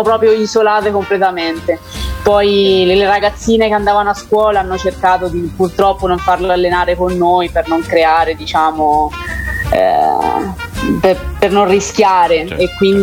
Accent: Gualdo Tadino, Umbria, Italy; moved away; E poi una volta che sono partita da Gualdo ho sempre fatto di tutto per tornare almeno la domenica dei giochi e diciamo godermi il giorno più importante, diciamo.

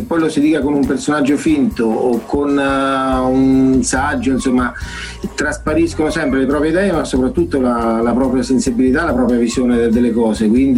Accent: Todi, Umbria, Italy; also born or lived in Assisi; Io pensavo di tornare dove ero cresciuto da ragazzo, qui a Todi

